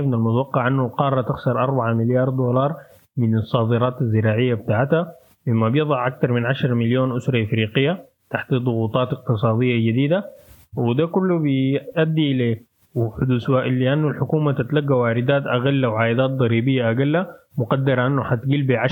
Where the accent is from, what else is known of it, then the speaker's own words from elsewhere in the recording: Sudan; نعاين مثلا في سياقنا السوداني بنلقى أنه الحاجة دي مشكلة أكبر